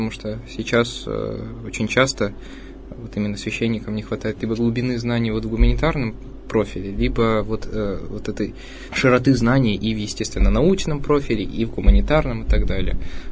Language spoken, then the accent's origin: Russian; Chelyabinsk, Chelyabinsk Oblast, Russia; я просто родом из Челябинска, как вы понимаете, суровый Челябинск.